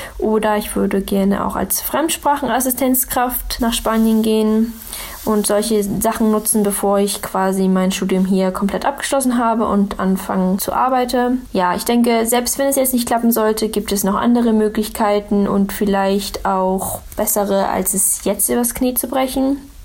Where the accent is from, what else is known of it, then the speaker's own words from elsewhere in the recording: Schleswig-Holstein, Germany; ich bin 22 Jahre alt. Ich komme hier aus dem Kreis Schleswig-Flensburg